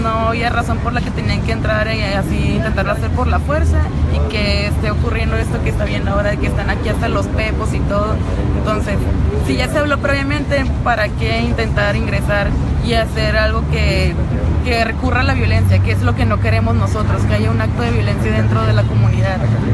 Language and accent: Spanish; Mexico; a nosotros nos afecta mucho como mexicanos, como ciudadanos y como comunidad.